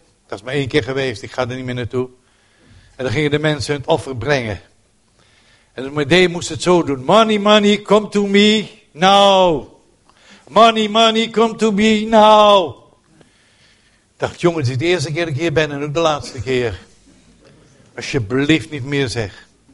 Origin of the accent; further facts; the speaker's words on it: Amsterdam, North Holland, Netherlands; Ik ben Amsterdammer, ik weet weinig van land en van bomen af.